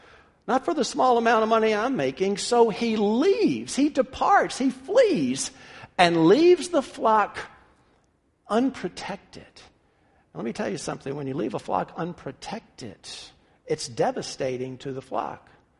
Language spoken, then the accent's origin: English; Memphis, Tennessee, United States; I'd been driving for about a year, growing up in Memphis, Tennessee.